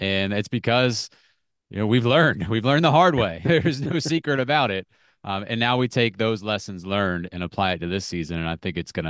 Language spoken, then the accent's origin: English; Crozet, Virginia, United States; Just as someone who's been around Virginia football for my whole life, growing up in Crozet